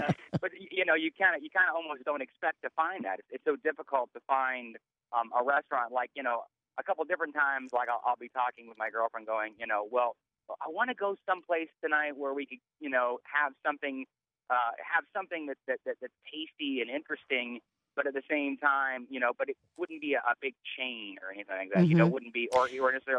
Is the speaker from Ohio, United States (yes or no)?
yes; Ohio, United States; also born or lived in Los Angeles; I grew up here in Ohio, but I went away and I was in Los Angeles for about 12 years. And recently came back.